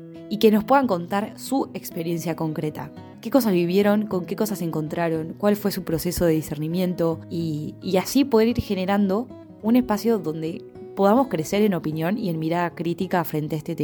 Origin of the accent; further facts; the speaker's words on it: Argentina; en particular como joven argentina me encontré rodeada de jóvenes también